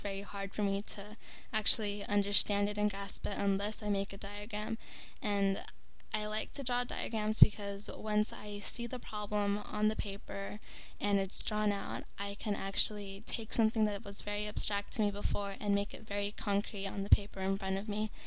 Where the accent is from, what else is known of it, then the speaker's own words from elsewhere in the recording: Antioch, California, United States; I am from Antioch, California, which is a little city that is about 8 hours away from here, and it's located in the Bay Area, which is, it's a little bit east of San Francisco.